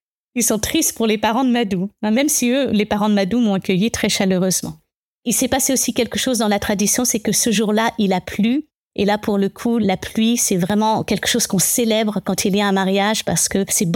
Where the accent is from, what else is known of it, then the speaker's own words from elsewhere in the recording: Île-de-France, France; moved away; also born or lived in England / Germany; J'ai grandi dans cette banlieue parisienne. J'ai quitté la France pour aller en Angleterre, en Allemagne.